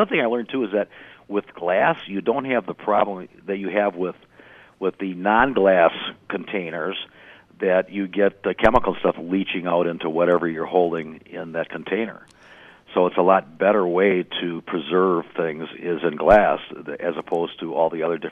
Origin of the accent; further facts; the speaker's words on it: Racine, Wisconsin, United States; I'm proud that I come from Racine, and we got the best water in the country.